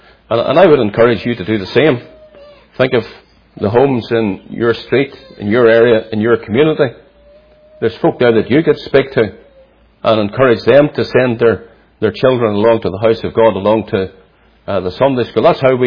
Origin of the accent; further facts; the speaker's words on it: Northern Ireland, United Kingdom; I grew up just outside Belfast in Northern Ireland. I grew up in a Presbyterian church, not the Free Presbyterian Church, what is known locally as the Irish Presbyterian Church, a liberal denomination